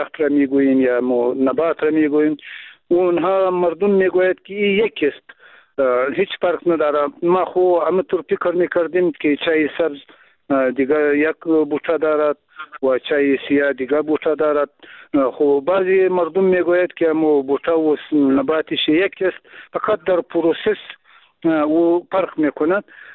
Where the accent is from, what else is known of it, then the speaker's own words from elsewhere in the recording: Afghanistan; first language Pashto; Persian is a second language; البته اگر چی ما هم همون زبان مادری ما پشتو هست و بازم بادری چند گفته میتانیم کم کم، اگر اشکال داشته باشد باید معذرت ما را بپذیرین.